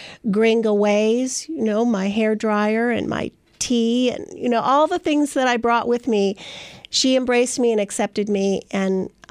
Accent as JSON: {"language": "English", "region": "Ohio", "country": "United States", "tie": "born there", "said": "Yes, I was born in Ohio."}